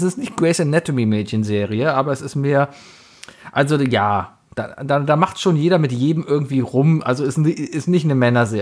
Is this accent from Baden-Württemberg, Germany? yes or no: no; Cologne, North Rhine-Westphalia, Germany; Ich bin in Köln groß geworden, ja? Born and raised in Köln-Mauenheim. Bin groß geworden.